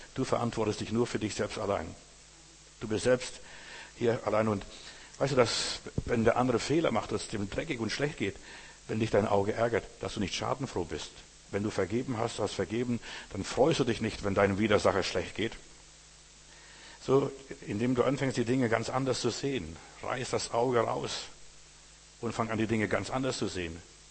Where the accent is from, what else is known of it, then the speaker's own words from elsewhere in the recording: Klaipėda, Klaipėda County, Lithuania; Ich bin mal in Memel, bin nach Hause gefahren, wo ich als Junge am Haff gespielt habe.